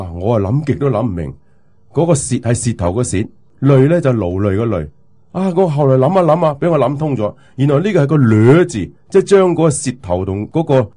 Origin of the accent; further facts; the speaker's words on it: Guangdong, China; 哎呀，我哋广东人